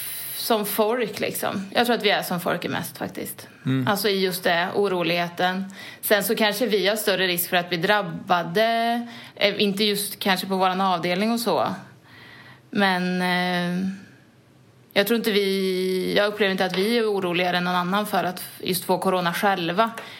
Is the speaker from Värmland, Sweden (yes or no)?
yes; Arvika, Värmland, Sweden; now in Gothenburg, Sweden; Jag är 29 år. Jag bor i Björkekär i Göteborg. Men jag kommer ursprungligen från Arvika i Värmland.